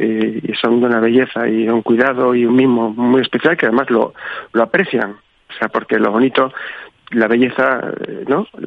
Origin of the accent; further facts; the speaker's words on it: Spain; Yo también, como español